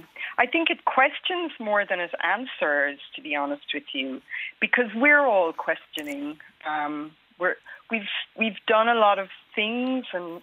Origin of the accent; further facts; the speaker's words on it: Munster, Ireland; I'm from the Burren in County Clare. I grew up there.